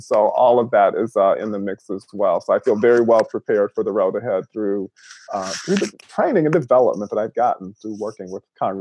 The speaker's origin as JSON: {"language": "English", "town": "Holly Springs", "region": "Mississippi", "country": "United States", "tie": "born or raised there", "said": "my hometown, which is Holly Springs, Mississippi, which is where I'm with you from now, which is in Marshall County."}